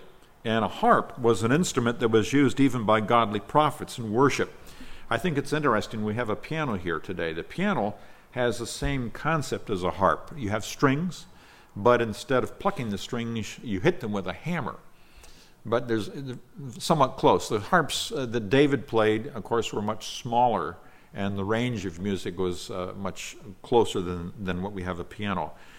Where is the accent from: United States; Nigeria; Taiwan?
Nigeria; When I was a child, I grew up in Nigeria, West Africa. My parents were missionaries